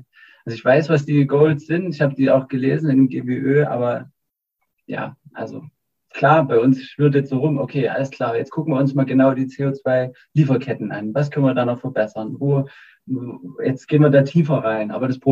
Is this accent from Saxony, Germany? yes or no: yes; Zwickau, Saxony, Germany; Also ich komme ja eigentlich auch aus Zwickau und auch so ein bisschen natürlich auch aus, also, ja, aus dem Sozialismus geprägt.